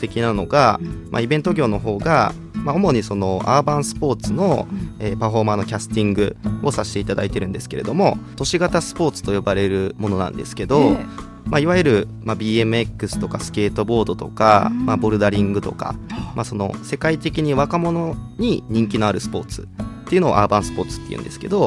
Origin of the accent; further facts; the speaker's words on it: Ehime, Japan; この地元愛媛から、まあ、世界にこの魅力を発信していく